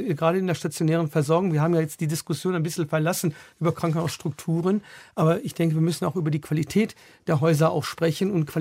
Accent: Bavaria, Germany; ich komme ja aus Unterfranken

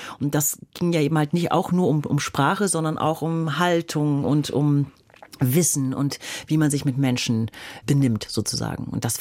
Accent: North Germany, Germany; ich komme aus Norddeutschland, da kann man ein bisschen was machen.

